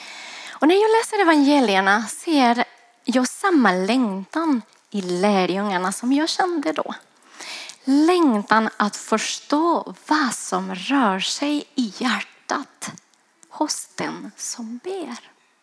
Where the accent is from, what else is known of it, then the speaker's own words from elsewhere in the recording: Ecuador; now in Sweden; och är en del av denna församling sedan jag flyttade hit från Ecuador. För länge sedan känns det som nu.